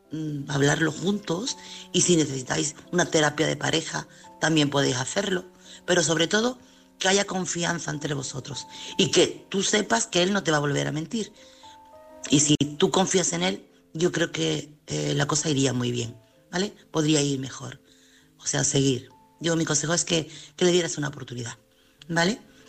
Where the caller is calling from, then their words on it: Chiclana, Andalusia, Spain; corresponsal de Chiclana.